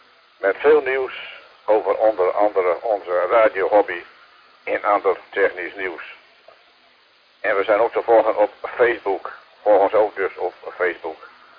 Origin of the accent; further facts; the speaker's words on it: Zuidoord, Groningen, Netherlands; uit Zuidoord in Groningen.